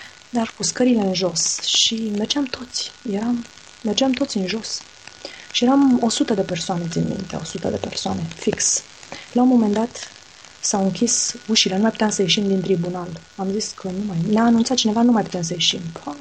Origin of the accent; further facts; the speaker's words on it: Constanța, Constanța County, Romania; Noi stăteam atunci în București cu chirie. Eu sunt din Constanța, deci părinții mei erau în Constanța.